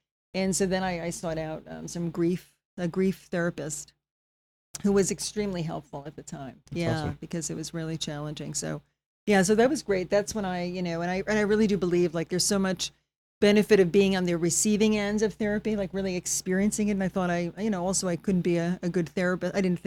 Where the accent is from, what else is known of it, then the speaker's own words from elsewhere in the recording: New York, United States; moved away as an adult; And I grew up in the New York area. I came here about 4.5 years ago